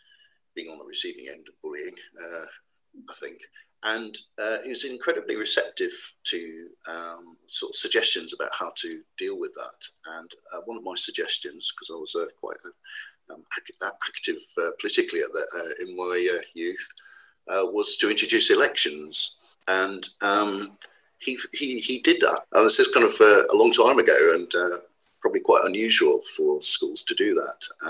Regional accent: Wales, United Kingdom; also born or lived in South Africa / Brazil; I come from a very complex background. I was born in South Africa. My mother was from Brazil. I lived in Brazil for a while. And then sort of as a kid and then arrived in North Wales, which was a bit of a jolt.

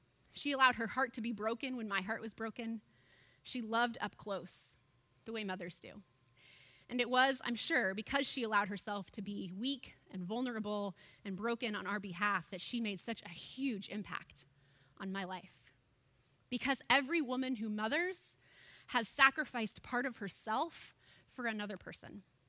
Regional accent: Arizona, United States; Now, I was from Arizona, had the surgery done in Arizona, and going back to school in Indiana.

